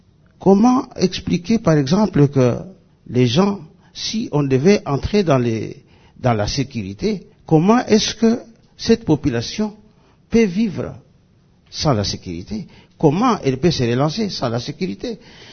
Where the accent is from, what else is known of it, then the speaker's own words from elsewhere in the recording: Beni, North Kivu, DR Congo; Et pourtant, chez nous à Beni, il n'y a pas de conflit de religion.